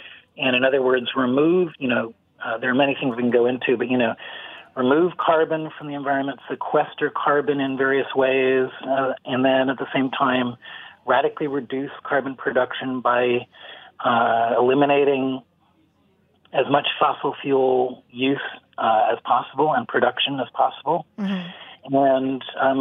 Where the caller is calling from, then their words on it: San Francisco, California, United States; I'm in San Francisco, so it's still late morning here.